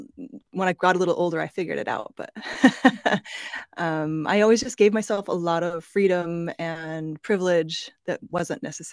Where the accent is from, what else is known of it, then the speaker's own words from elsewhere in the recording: Salt Lake City, Utah, United States; now in Amsterdam, Netherlands; I currently am based in Amsterdam in the Netherlands. Mm-hmm. I'm from the United States originally, from Salt Lake City. And yeah, I'm calling in from the studio at Fosbury in the center of the city.